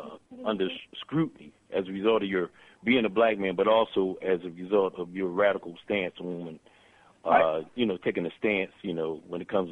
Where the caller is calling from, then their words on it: Philadelphia, Pennsylvania, United States; from Overbrook Section of Philadelphia.